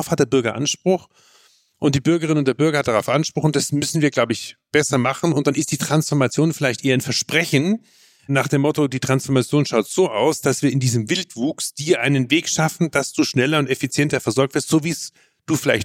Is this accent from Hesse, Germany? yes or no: no; Bavaria, Germany; für mich als Bayer